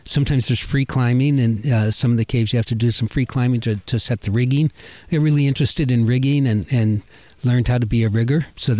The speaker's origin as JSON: {"language": "English", "region": "Virginia", "country": "United States", "tie": "born or raised there", "said": "growing up in Virginia, in the Appalachians and in the Shenandoah, there are lots of caves, lots of show caves."}